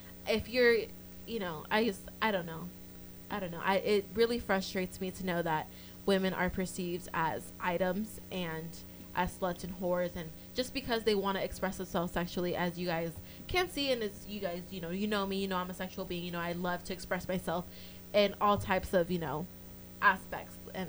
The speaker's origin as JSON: {"language": "English", "town": "Los Angeles", "region": "California", "country": "United States", "said": "I'm from LA, I'm from SoCal, I know."}